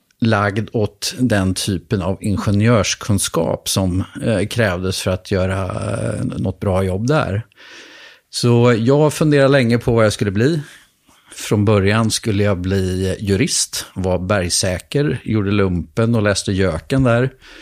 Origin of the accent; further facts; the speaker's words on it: Karlskoga, Örebro County, Sweden; Jag är uppväxt i Sverige i en stad som heter Karlskoga. Mm. Ligger mellan Örebro och Karlstad.